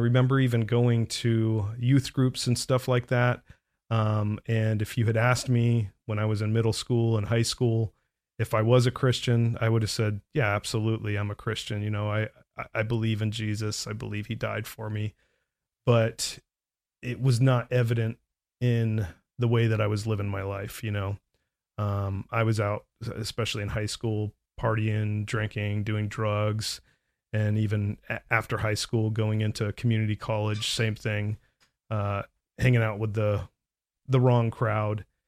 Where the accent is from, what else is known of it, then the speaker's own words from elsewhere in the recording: Orlando, Florida, United States; I was born in 1983. so I'm 38 years old, born and raised in Orlando.